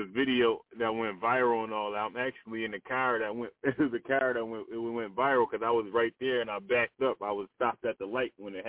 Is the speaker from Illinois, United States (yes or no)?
no; Buffalo, New York, United States; I'm from Buffalo, New York.